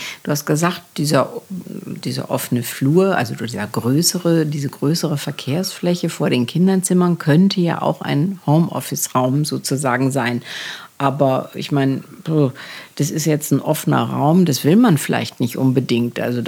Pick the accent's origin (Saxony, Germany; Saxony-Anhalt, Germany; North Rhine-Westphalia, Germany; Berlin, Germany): North Rhine-Westphalia, Germany; Gelsenkirchen; Ich bin in einem Reihenhaus in Gelsenkirchen groß geworden